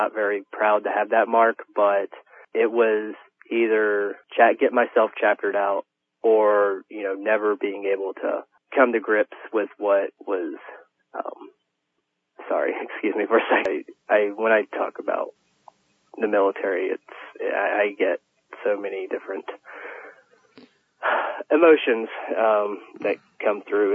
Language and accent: English; Glendaniel, West Virginia, United States; I'm from a little town called Glendaniel, West Virginia. It's in the southern extraction communities in the central Appalachian Mountains. I live kind of at a hub where most of the surface miners go to and fro from work.